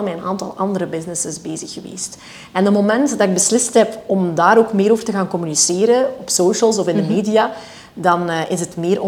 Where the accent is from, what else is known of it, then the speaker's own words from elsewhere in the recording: Sint-Niklaas, Flanders, Belgium; also born or lived in Antwerp; now in Nieuwkerke-Waas, Belgium; Ja, ik ben eigenlijk opgegroeid in Sint-Niklaas. En ik heb hier mijn kindertijd uiteraard doorgebracht. Dan ben ik eventjes over het water geweest, even al in Antwerpen gewoond.